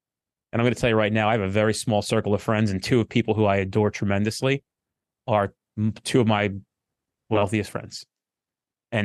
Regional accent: New Jersey, United States; you know, I'm from New Jersey. I curse.

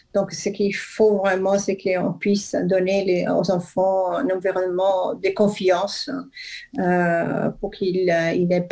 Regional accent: Spain; now in France; Moi, je suis espagnole. On habite en France.

